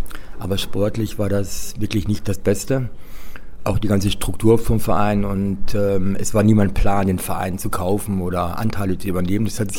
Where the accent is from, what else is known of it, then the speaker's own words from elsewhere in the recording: Liebenau, Lower Saxony, Germany; now in Frankfurt, Germany; Ich bin in Liebenau an der Weser aufgewachsen.